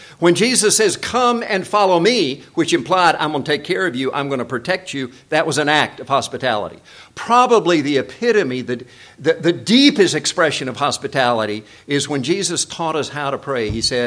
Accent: South Korea; the way I was raised in Korea.

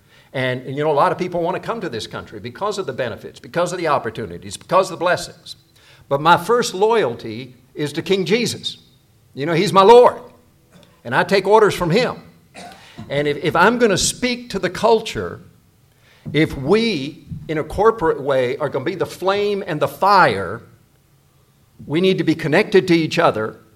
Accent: South Korea; Growing up in Korea, from time to time, we'd go to a U.S. military base, and I would see the American flag

